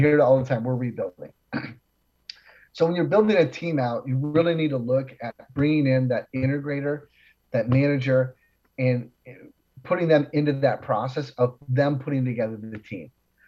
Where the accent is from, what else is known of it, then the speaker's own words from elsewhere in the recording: Chicago, Illinois, United States; You know, I grew up in Chicago. Oh, I'm Chicago.